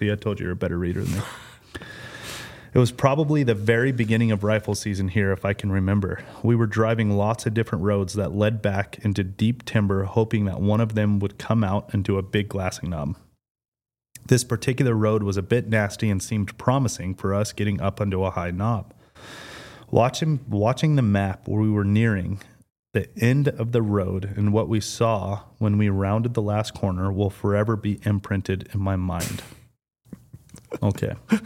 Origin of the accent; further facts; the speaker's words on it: Montana, United States; I am from Montana